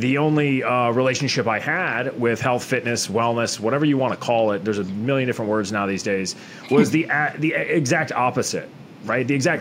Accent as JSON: {"language": "English", "town": "Tampa", "region": "Florida", "country": "United States", "tie": "born or raised there", "also_born_or_lived": "Grand Rapids", "said": "I grew up in Tampa, Florida. Okay. I was born in Grand Rapids, Michigan, if anybody knows where that is."}